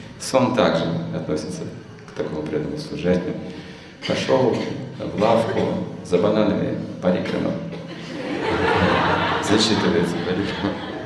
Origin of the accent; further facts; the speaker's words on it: Russia; И нам как-то было неприятно признаваться, что мы из России